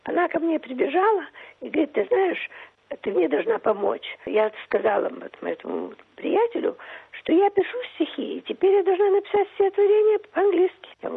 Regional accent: Shanghai, China; now in Australia; Я выросла в Китае. Мои, может быть, самые счастливые годы были в Шанхае.

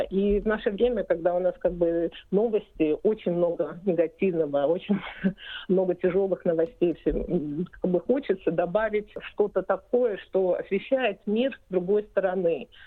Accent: Georgia; Я сама из Грузии

